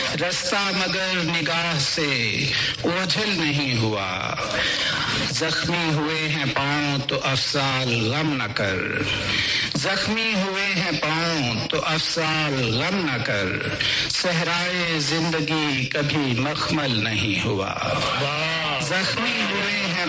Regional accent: Sialkot, Punjab, Pakistan; born there

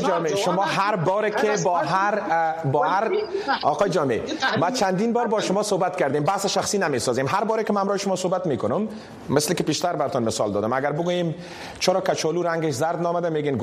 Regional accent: Afghanistan; منم افغان هستم.

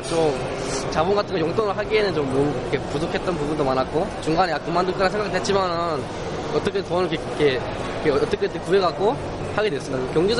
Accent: North Korea; now in South Korea; 저희가 이제 특별히 북한에서 왔기 때문에

